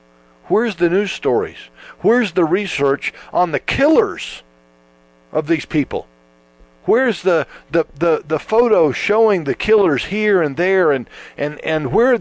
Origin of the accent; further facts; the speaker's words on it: the South, United States; I'm from the South, and I like that.